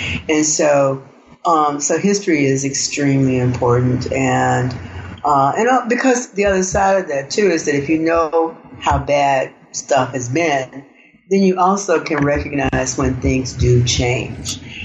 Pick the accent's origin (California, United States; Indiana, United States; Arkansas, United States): Arkansas, United States; especially in Arkansas, the capacity of the state to erase its Black citizens is unreal. I mean, there are, I grew up in the Delta, which is a beautiful, probably one of the most fertile places on the planet and one of the most violent.